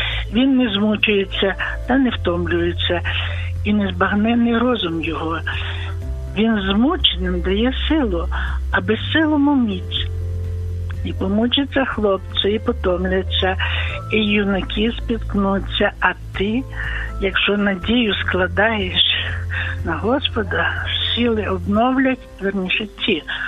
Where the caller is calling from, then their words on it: Volyn Oblast, Ukraine; я з Волині.